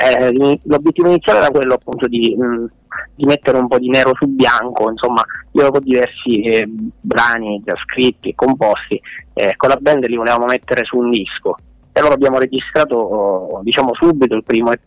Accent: Catania, Sicily, Italy; Noi siamo di Catania, devo dire che qui c'è un ambiente musicale parecchio vivo, ci sono parecchi locali che fanno musica dal vivo

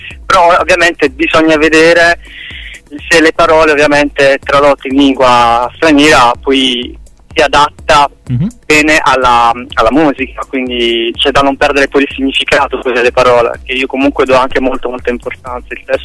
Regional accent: Taranto, Apulia, Italy; in Puglia eravamo abbastanza conosciuti, io sono di Taranto, sono pugliese.

